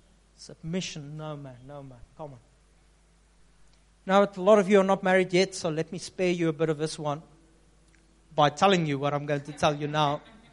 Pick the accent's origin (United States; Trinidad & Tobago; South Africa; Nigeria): South Africa; Upington, Northern Cape; Now, I'm from Upington. Do you know where's Upington? Kalahari Desert. Sand dunes.